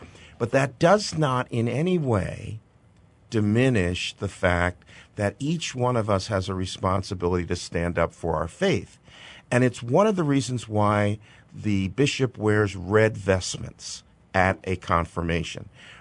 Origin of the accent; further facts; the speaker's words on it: New Jersey, United States; I grew up in New Jersey, and at my confirmation, I was also given a tap on the cheek